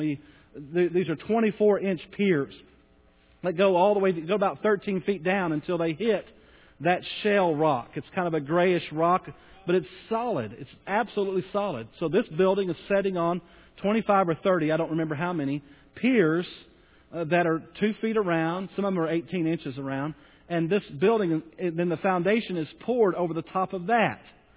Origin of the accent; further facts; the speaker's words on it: Bowie, Texas, United States; And I was born and raised in Bowie up in that area, and it's a lot different soil.